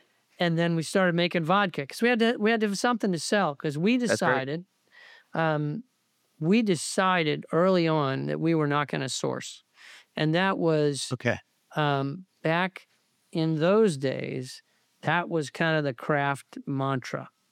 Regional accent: Stuart, Florida, United States; So I grew up in Stuart, Florida, which is a little town right above West Palm, about 40 miles north of West Palm. Grew up in Stuart, Florida. Went to high school there.

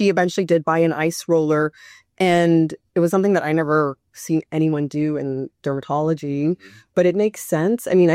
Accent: Tarrytown, New York, United States; Well, I actually grew up in New York.

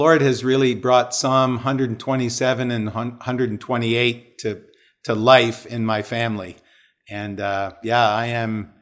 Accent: Canada; also born or lived in New Brunswick / Ottawa / Toronto; I grew up in Canada, was born in the eastern province of New Brunswick, lived in Ottawa, the nation's capital, and then did high school in Toronto, and then university at Queen's, which is halfway between Toronto and Montreal.

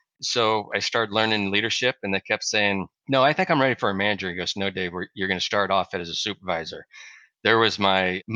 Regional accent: Olathe, Kansas, United States; Yeah. So I grew up in Olathe, Kansas. Kind of comical. That's where I live now. Never thought I would come back when I was growing up.

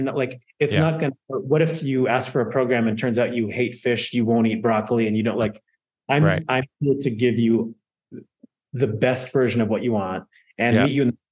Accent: Canada; now in United States; I'm a Canadian, but being here and now American citizen

